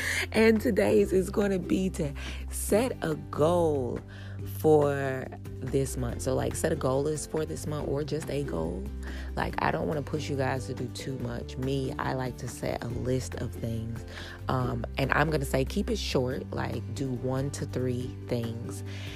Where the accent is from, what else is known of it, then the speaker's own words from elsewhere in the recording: North Carolina, United States; I'm from North Carolina, so shout outs to the big homie